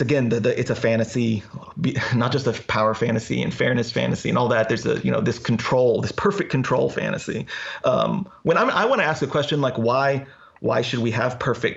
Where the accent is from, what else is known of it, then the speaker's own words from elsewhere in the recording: the South, United States; I'm from the South, but not really a part of gun culture in my family or anything.